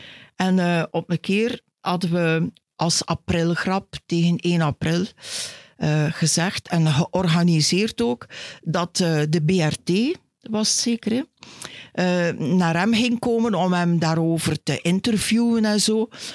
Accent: Ertvelde, East Flanders, Belgium; ik ben op Aertvelde geboren en woonde op Aertvelde.

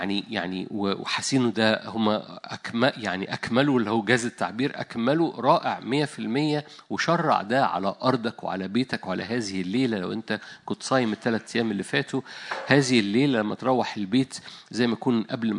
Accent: Egypt; يعني مش عشان أنا مصري فمتحيز

